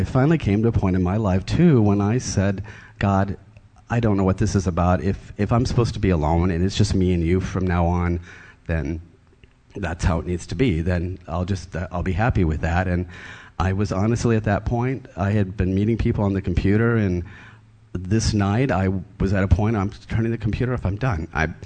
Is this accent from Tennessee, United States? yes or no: no; Phoenix, Arizona, United States; moved away; also born or lived in Ohio; I was born in Ohio, but I grew up in Phoenix, and then moved to California when I started working for the airlines, and I grew up Lutheran